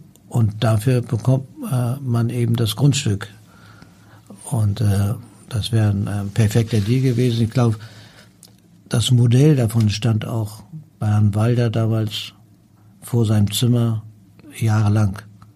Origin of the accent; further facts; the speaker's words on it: Hamburg, Germany; wenn man hier als Hamburger irgendwie aufwächst, kennt man natürlich auch die Hamburger, wir wissen, wie die ticken